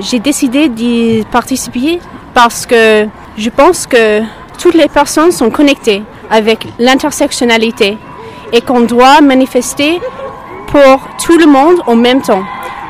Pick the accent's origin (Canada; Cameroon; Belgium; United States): United States; New York; French is a second language; now in France; je viens de New York et je suis en France cette année pour enseigner l'anglais.